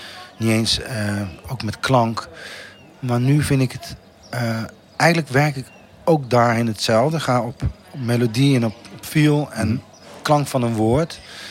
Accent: southern Netherlands, Netherlands; accent: soft G; Ja, bij mijn zachte G gaat het nog.

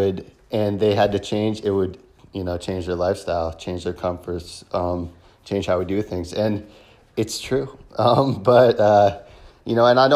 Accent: Palm Beach Gardens, Florida, United States; So ever since I returned back to my hometown, Palm Beach Gardens, Florida, in 2016 from my travels, I decided to start an edible landscaping company.

